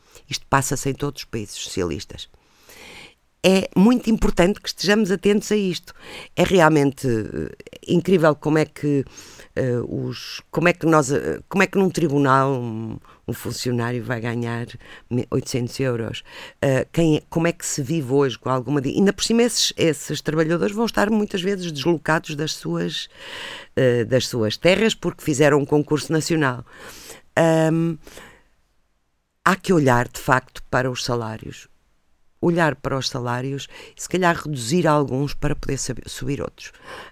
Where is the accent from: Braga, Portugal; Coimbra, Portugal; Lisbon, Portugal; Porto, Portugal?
Coimbra, Portugal; Pampilhosa da Serra; Falo, por exemplo, da Pampilhosa da Serra, que é a minha terra natal